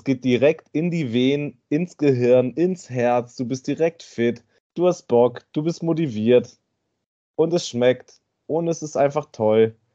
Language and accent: German; Northern Germany, Germany; das kenne ich halt aus meiner Kindheit, weil bei uns in Norddeutschland isst man eigentlich immer Kartoffeln.